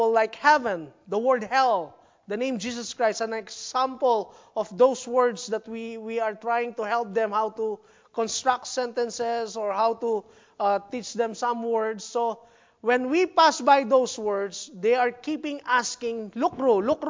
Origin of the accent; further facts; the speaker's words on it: Philippines; I'm a Filipino, full-blooded Filipino. Even I look like a Chinese, I'm a Filipino.